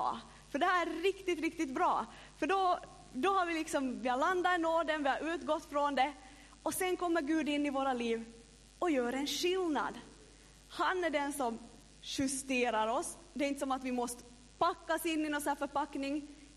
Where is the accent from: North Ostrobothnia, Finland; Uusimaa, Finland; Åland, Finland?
North Ostrobothnia, Finland; jag kommer från norra Österbotten.